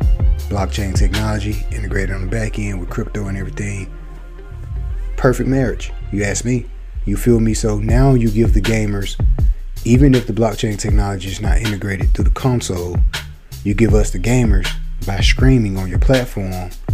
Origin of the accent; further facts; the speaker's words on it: the South, United States; accent: Southern; I know my southern accent, hey, it'll get you, man, it'll get you.